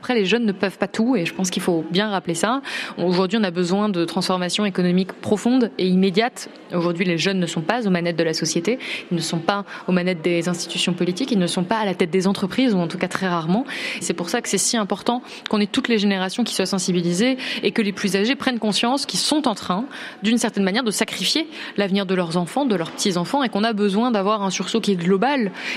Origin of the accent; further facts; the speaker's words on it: Auvergne-Rhône-Alpes, France; j'ai grandi en Ardèche, donc un département assez isolé, le seul département de France sans gare ni autoroute, et qui est un département où il y a énormément de nature, où la nature est très importante.